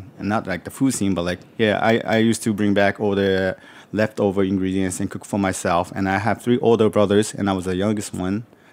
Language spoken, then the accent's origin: English; New York, United States; But since I grew up in New York, I had a lot of love and interest in Japan.